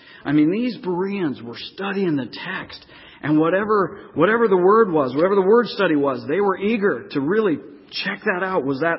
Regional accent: United States; I was standing in the postcard looking over the Thames as an American.

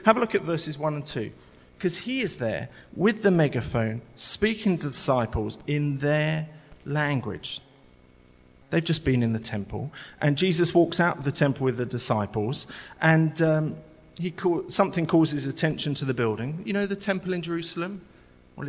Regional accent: England, United Kingdom; we look at and think, you do know we're English. We don't do it like that.

